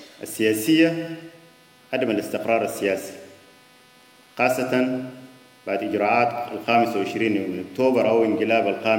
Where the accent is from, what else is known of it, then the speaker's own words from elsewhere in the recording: Sudan; كل القروج ده ما في جهة حتى الآن أوفى بالتزامات، لا نحن كسودانيين ولا مجتمع دولي.